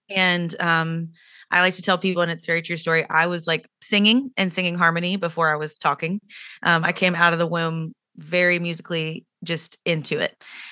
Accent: Durham, North Carolina, United States; now in Nashville, United States; I'm from Durham. I live in Nashville, Tennessee now.

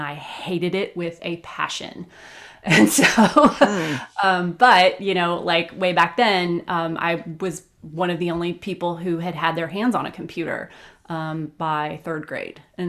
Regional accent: Alabama, United States; like I am originally from Alabama, which has its own interesting, like cultural, like milieu in there, like the soup that I came from.

